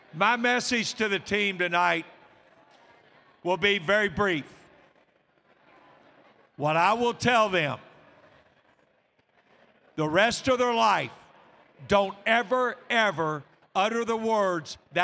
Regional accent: Louisville, Kentucky, United States; I grew up on Central Avenue. A lot of people had a swing set in their backyard. I had Churchill Downs.

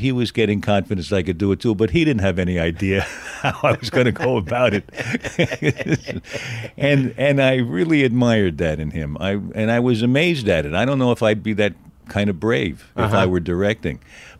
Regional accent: Manhattan, New York, United States; born there; I was born in Manhattan on 33rd Street and 3rd Avenue.

